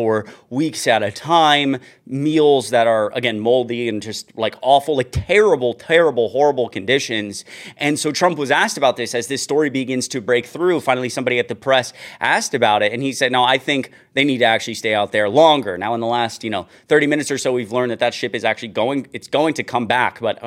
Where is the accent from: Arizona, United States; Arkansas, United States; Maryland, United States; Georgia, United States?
Georgia, United States; Growing up in North Georgia, I had so many, I knew so many families, like friends who their families would just keep Fox on the TV 24/7.